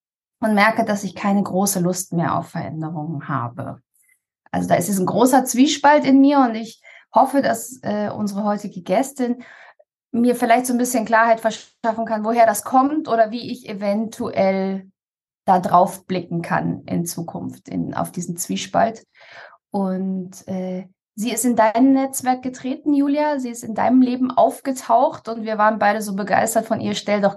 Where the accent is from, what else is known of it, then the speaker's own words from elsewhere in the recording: Liechtenstein; also born or lived in Japan / England / United States; Dadurch, dass ich als Kind in Japan gelebt habe und im jungen Alter nach Liechtenstein in der Schweizer Kultur aufgewachsen bin und in England und Amerika gelebt habe und so. Also ich bin sehr häufig umgezogen